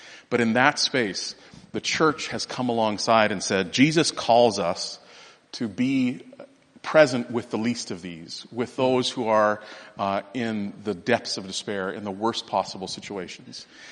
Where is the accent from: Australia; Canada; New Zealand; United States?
Canada; We're Canadian and we're seeing it in the Canadian context.